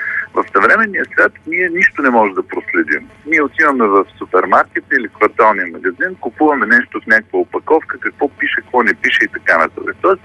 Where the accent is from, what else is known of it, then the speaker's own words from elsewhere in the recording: Varna, Varna Province, Bulgaria; Ако отидете на пристанище Варна, аз съм от Варна, имам много преки наблюдения